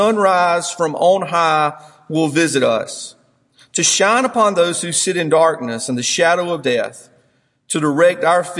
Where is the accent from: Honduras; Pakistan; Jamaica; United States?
United States; Whitmire; as a kid growing up in Whitmire, it was a boring life.